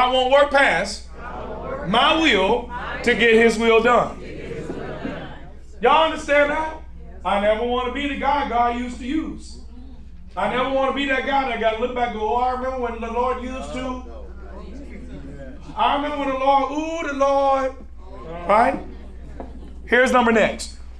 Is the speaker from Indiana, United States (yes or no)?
yes; Gary, Indiana, United States; So I come from Gary, Indiana, and I got a family.